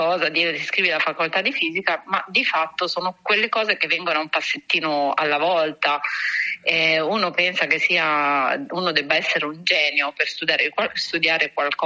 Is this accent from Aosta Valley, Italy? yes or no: no; Ravenna, Emilia-Romagna, Italy; now in Rome, Italy; Sì, sono nata e cresciuta a Ravenna.